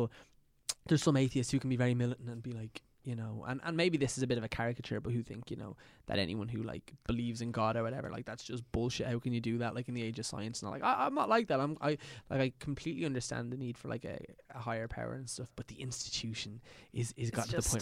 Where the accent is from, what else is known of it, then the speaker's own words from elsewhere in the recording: Ireland; Like, I'm just an Irish boy with two pasty parents.